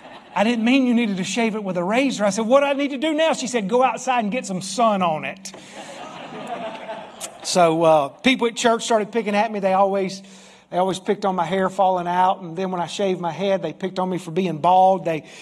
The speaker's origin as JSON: {"language": "English", "region": "Southern United States", "country": "United States", "accent": "Southern", "said": "I've been laughed at 3 times in restaurants for my accent, and they said, \"Man, you've got an accent.\" I said, \"No, you've got an accent. I talk good Southern English right here.\""}